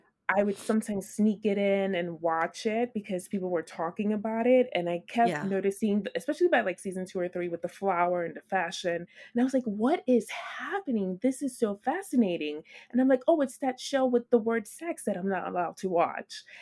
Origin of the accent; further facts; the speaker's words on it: New York, United States; I am born and raised in New York.